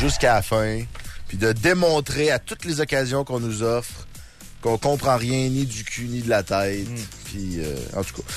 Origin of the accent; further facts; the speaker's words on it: Lévis, Quebec, Canada; moi, je viens de Lévis, je viens pas de Québec, je viens de Lévis.